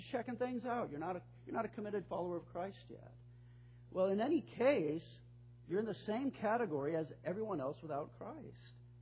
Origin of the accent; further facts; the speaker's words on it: California, United States; And I'm like, I'm from California.